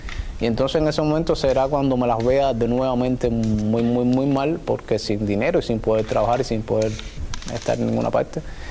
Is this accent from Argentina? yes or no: no; Cuba; hoy por hoy ni siquiera cubano soy, ya he perdido hasta los derechos como cubano.